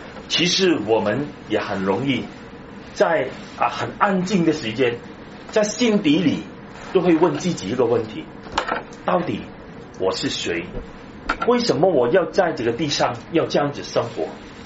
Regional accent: China; 我们是一个中国人因为我们的整个护照还是中国的护照

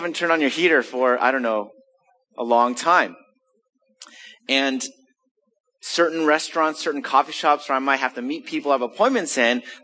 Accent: Los Angeles, California, United States; moved away; because I grew up in Los Angeles, but I've become New Englandish.

